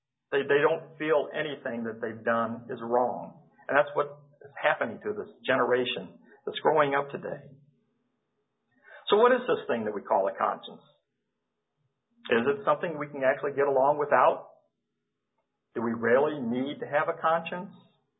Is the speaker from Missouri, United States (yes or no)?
yes; St. Louis, Missouri, United States; As I said, I'm from the St. Louis area